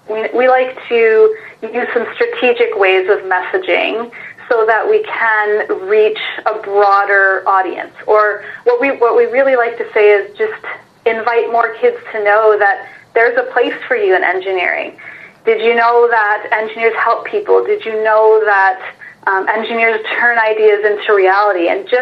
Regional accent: Kingston, Ontario, Canada; I grew up in Kingston.

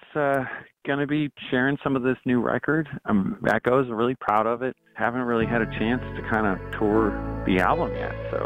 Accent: Canada; also born or lived in Phoenix, United States; I'm from Canada, so that's called summer. So any excuse to wear more layers of clothing, I'm a fan of. I lived in Phoenix for 18 years.

